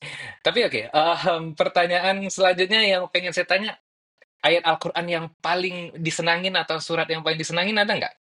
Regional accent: Medan, North Sumatra, Indonesia; Jadi saya itu pas tumbuh besar di Medan itu datang dari sekte agama Islam juga. Kalau pernah dengar namanya tarikat gitu. Jadi saya itu memang anak gurunya, anak mursyidnya.

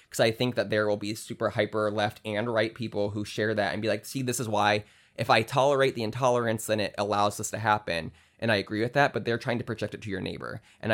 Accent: Ohio, United States; I'm from Ohio. Yeah. I obviously, and I live in Florida.

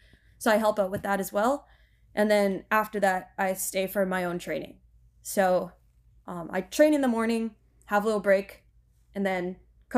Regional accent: Hamilton, Ontario, Canada; because I'm from Hamilton, so I used to train in Toronto a lot

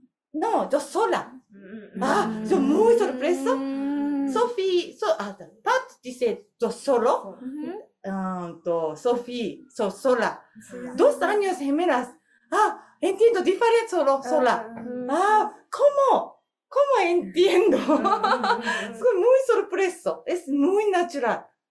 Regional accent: Mexico; Spanish is a second language; es muy para como yo, como mexicana, como se dice gracias

